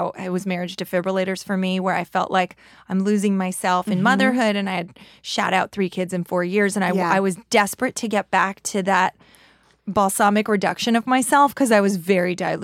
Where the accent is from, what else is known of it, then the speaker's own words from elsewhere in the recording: New York, United States; I just think I'm a New Yorker.